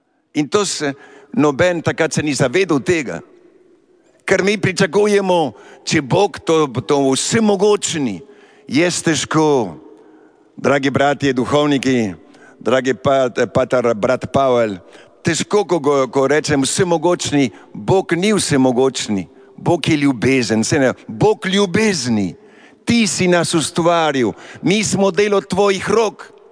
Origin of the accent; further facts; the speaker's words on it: Argentina; now in Slovenia; ker prihajam iz Argentine, mi ne skrivamo naša čustva. Tukaj v Evropi, v Sloveniji, malo skrivamo čustva.